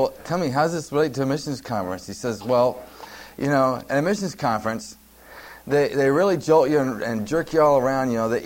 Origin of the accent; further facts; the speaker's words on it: West Coast, United States; now in Austin, United States; I'm from the West Coast.